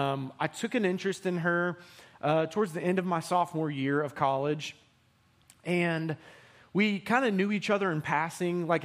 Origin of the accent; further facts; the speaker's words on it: Tennessee, United States; also born or lived in Nashville / South Alabama; I was born in Nashville, and then my dad was a youth pastor, and then we moved to South Alabama, where he took a senior pastor position, and then we moved back to Middle Tennessee